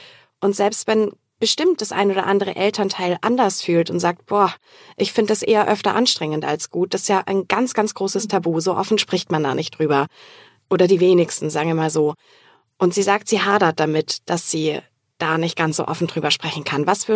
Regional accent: Southern Germany, Germany; ich komme aus Süddeutschland

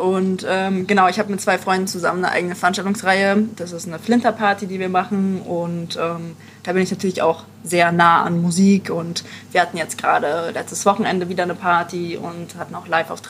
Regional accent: Berlin, Germany; also ich bin ja in Berlin groß geworden und ich bin halt so voll mit Techno aufgewachsen

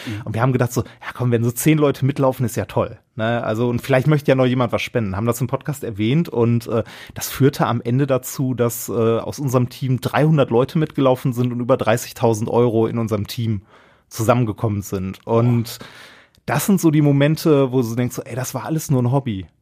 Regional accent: Essen, North Rhine-Westphalia, Germany; Und ich bin in Essen-Altendorf groß geworden.

